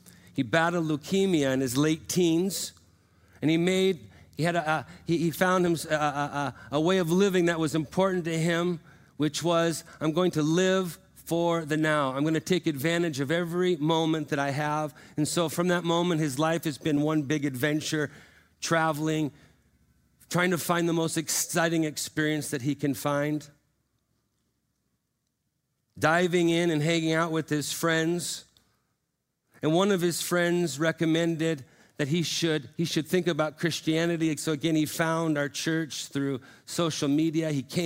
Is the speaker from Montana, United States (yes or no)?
yes; Montana, United States; I mean, I grew up in Montana.